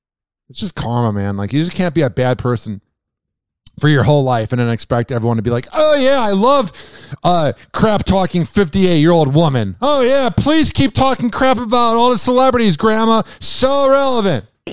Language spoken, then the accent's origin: English; New York, United States; Oh, gross. I'm from New York!